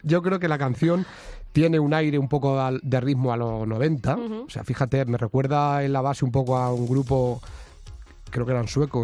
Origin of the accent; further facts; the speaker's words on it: Villanueva de la Jara, Castilla-La Mancha, Spain; Es una ermita de mi pueblo, de Villanueva de la Jara.